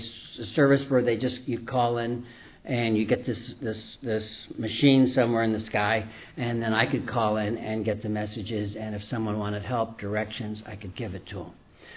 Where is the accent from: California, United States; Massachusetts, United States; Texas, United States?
Texas, United States; Dallas; I'm from Dallas.